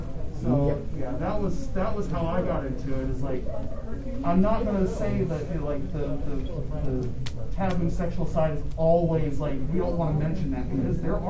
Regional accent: Alabama, United States; because I grew up in South Alabama, where it was taboo to discuss any of this kind of stuff.

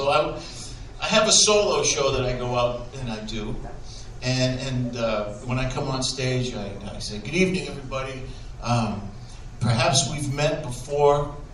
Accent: East Boston, Massachusetts, United States; I grew up in East Boston. In the late 50s, early 60s, literally everybody had a vowel at the end of their name.

